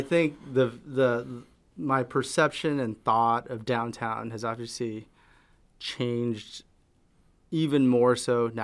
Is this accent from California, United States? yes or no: yes; San Jose, California, United States; being born and raised in San Jose, you know, my whole life, I frequented that alley, you know, in my youth.